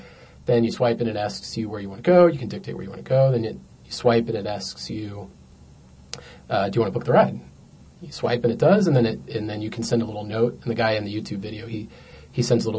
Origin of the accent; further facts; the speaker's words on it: Boulder, Colorado, United States; I'm from Boulder